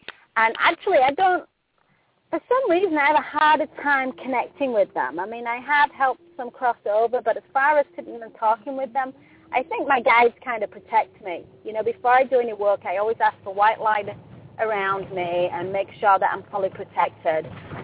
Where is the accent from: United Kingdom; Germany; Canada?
United Kingdom; England; now in Los Angeles, United States; So I say, you know, I'm from England originally, but I live in Los Angeles, so that makes me Australian.